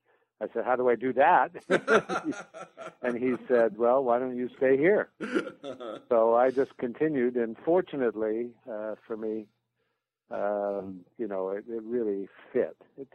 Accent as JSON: {"language": "English", "region": "New York", "country": "United States", "tie": "born there", "also_born_or_lived": "grew up all over the world", "said": "Well, I was born in New York. I'm an army brat, so I grew up pretty much all over the world"}